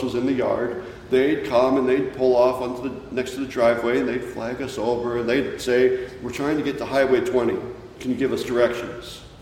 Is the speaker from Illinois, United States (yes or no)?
yes; Illinois, United States; I grew up in Northwest Illinois outside of Galena, so there's awesome driving up there, in my humble opinion.